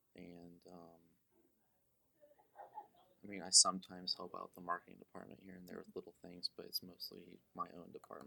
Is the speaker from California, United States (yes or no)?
no; Lenexa, Kansas, United States; also born or lived in Arkansas; Well, I'm originally from Lenexa, so it's basically back home.